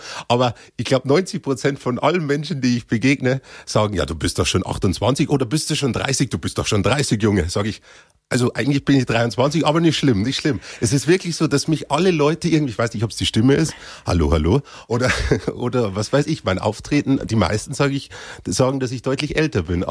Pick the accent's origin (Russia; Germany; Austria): Germany; Cham, Bavaria; born there; Aber ich bin in Cham selber geboren, ja.